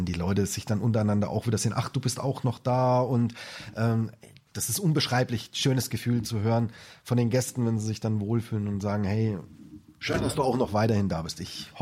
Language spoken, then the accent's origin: German; Germany; Also es ist bei uns im Spessart traditionell, das geht eigentlich auch zurück auf die Waldarbeiter früher.